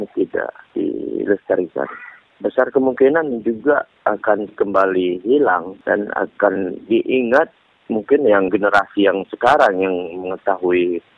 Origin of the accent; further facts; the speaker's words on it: Simeulue, Aceh, Indonesia; Pengalaman secara pribadi saya sebagai warga Simulu